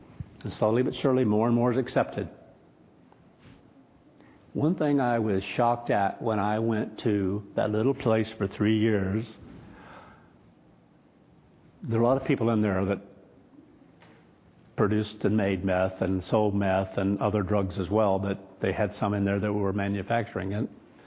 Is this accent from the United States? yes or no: yes; Kansas, United States; I'm sure it's in farming communities where I grew up in Kansas